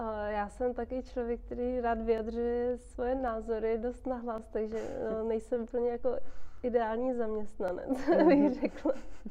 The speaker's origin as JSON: {"language": "Czech", "town": "Plzeň", "region": "Plzeň Region", "country": "Czechia", "said": "No, já jsem původně z Plzně."}